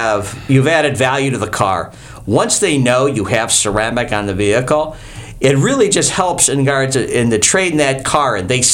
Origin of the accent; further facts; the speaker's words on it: Cleveland, Ohio, United States; moved away; I'm from Cleveland, Ohio. I moved down here 3 years ago.